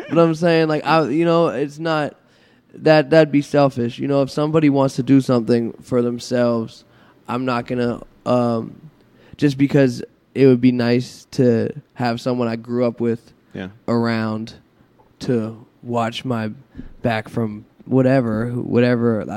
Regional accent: Pittsburgh, Pennsylvania, United States; I'm from Pittsburgh. I need rain.

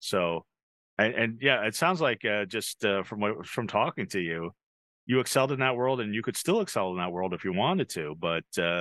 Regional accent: San Diego, California, United States; I grew up in San Diego, and Junior Seau was one of the best players, committed suicide.

